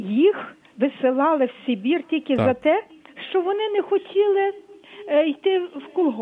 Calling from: Lviv, Lviv Oblast, Ukraine

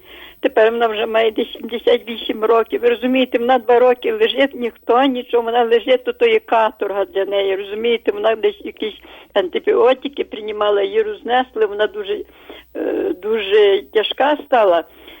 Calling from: Lviv, Lviv Oblast, Ukraine; Я зі Львова.

